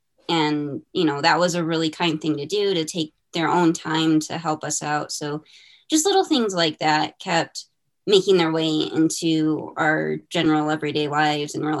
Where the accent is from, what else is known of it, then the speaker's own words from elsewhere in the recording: Illinois, United States; I grew up in the Chicago suburbs. And so it's just a lot of people and a lot of people who are very competitive.